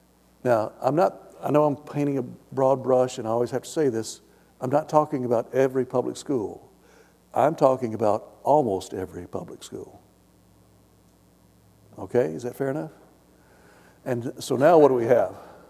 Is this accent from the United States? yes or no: yes; Tennessee, United States; one of the biggest, most influential Baptist churches in the state of Tennessee, my home state.